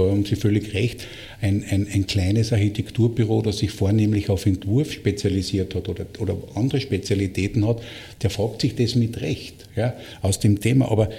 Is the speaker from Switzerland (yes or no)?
no; Austria; Bei uns in Österreich